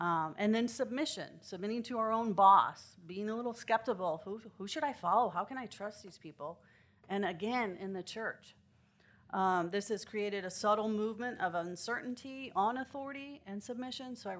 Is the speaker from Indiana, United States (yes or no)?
yes; Indianapolis, Indiana, United States; I'm from Indianapolis, Indiana, and have the privilege to worship at College Park Church there in Indianapolis.